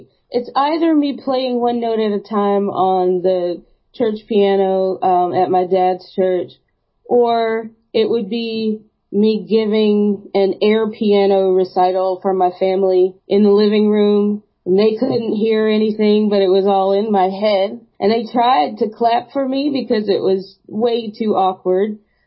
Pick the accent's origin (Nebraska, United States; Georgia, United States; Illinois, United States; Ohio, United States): Georgia, United States; Athens; They were doing a special concert in my hometown in Athens, and my mom took me to that show